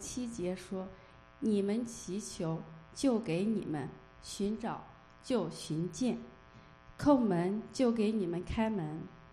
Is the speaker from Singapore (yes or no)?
no; Nanyang, Henan, China; moved away as an adult; now in Toronto, Canada; ，我老家是河南南阳，我是2022年5月来多伦多，现在在 AMD 做芯片验证工作。我的先生王鑫，他也是河南南阳人，我们老乡